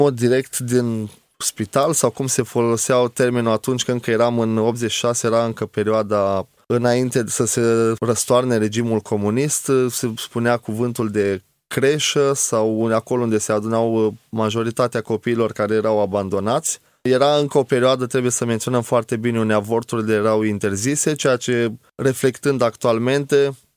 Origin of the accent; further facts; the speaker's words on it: Romania; born there; M-am născut în nord-estul României în anul 1986, în luna mai, într-o lună frumoasă, însorită.